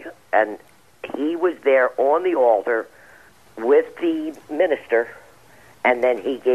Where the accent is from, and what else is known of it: New Jersey, United States